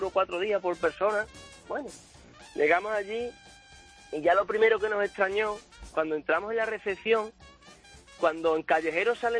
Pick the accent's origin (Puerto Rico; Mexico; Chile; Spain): Spain; se nos olvidó todo como buenos españoles